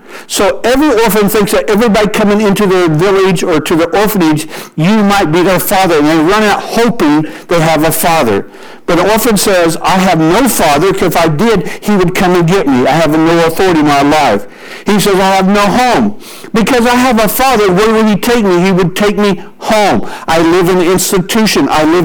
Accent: Missouri, United States; I'm from Missouri. Somebody's going to get whoop. You know, we use the word whoop.

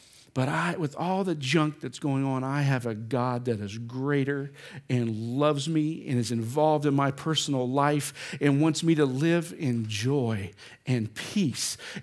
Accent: West Virginia, United States; I used to go bauber fishing a lot growing up in West Virginia

